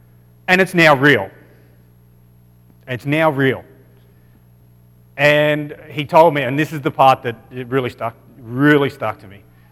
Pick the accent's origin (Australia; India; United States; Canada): Australia; accent: Australian; With my Australian accent?